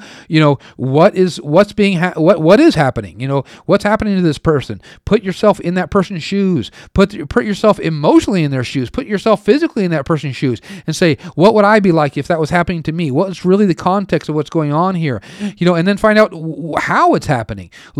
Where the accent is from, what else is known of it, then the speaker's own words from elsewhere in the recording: United States; you know, I'm from America.